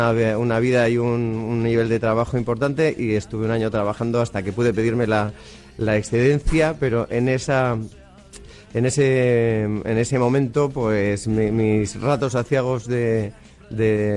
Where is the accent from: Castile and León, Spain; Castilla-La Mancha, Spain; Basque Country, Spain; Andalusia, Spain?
Castile and León, Spain; Valladolid; Somos de Valladolid y aquí lo fabricamos